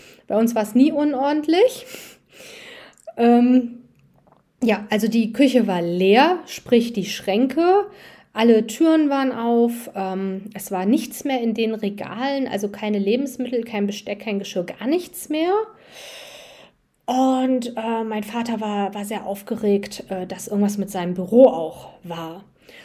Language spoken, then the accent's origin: German; North Rhine-Westphalia, Germany; Also ich bin in Nordrhein-Westfalen aufgewachsen. Meine Eltern haben ein Haus mit großem Garten in der Nähe von Düsseldorf gehabt. Wir haben da alleine gewohnt, also ich bin Einzelkind